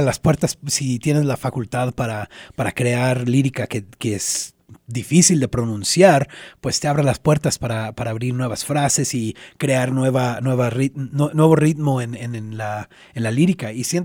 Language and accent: Spanish; United States; Yo nací aquí en Estados Unidos, he vivido la mayor parte de mi vida aquí en Estados Unidos